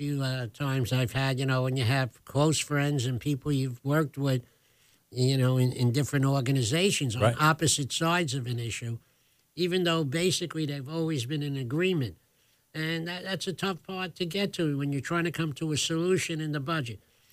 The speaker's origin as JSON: {"language": "English", "town": "Brooklyn", "region": "New York", "country": "United States", "tie": "born or raised there", "said": "learned a lot that I wouldn't know from a kid growing up in Brooklyn."}